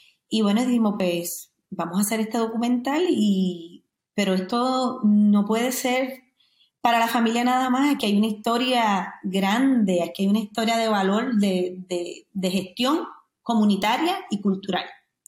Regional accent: Orocovis, Puerto Rico; moved away as an adult; Soy del pueblo de Orocovis, original. Me crié allí hasta los 18 años, hasta que me gradué de mi high school.

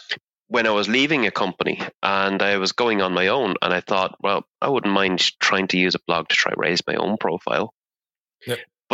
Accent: Ireland; I am from Ireland, living in the Midlands of Ireland, about half an hour west of Dublin.

